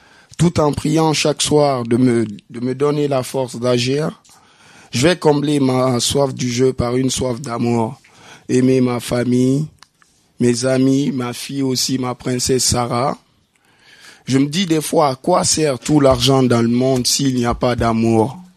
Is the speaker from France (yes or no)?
no; Guinea; Je suis africain de la Guinée, mais pas n'importe quelle Guinée, de la Guinée où les Haïtiens sont originaires.